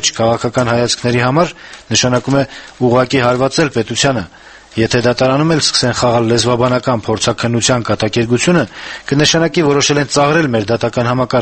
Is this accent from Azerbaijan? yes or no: yes; Karabakh, Azerbaijan; Գիտեք, անշուշտ ես արցախցի եմ